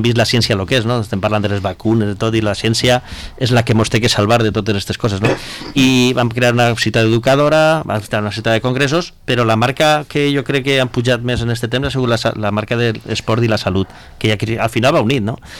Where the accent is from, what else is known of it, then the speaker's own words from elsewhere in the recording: Castelló de la Plana, Valencian Community, Spain; som la part de Castelló de la Plana, que diuen, som la part plana nosaltres